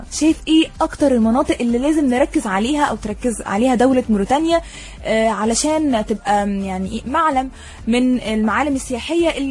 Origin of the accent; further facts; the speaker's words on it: Egypt; زي ما عندنا في مصر؟